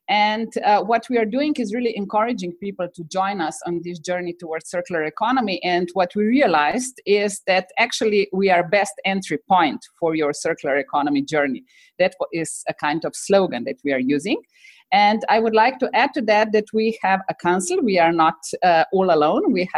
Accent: Ljubljana, Central Slovenia, Slovenia; Oh, this time I'm by chance in my hometown, Ljubljana, Slovenia, just back from Norway, heading to North Macedonia tomorrow.

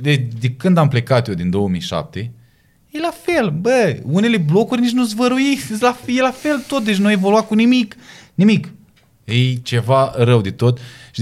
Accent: Iași, Iași County, Romania

